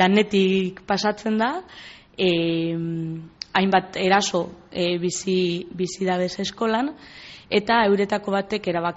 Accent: Eibar, Basque Country, Spain; Ni Eibartarra naiz

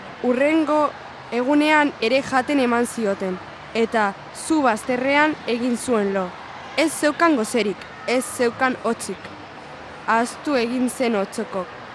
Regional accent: Alonsotegi, Basque Country, Spain; Nik Alonsotegikoa naiz eta lagun batzuek ere

